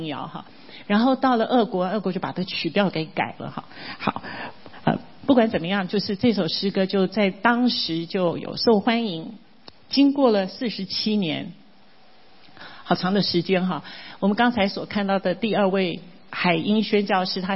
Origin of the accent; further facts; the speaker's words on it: Taiwan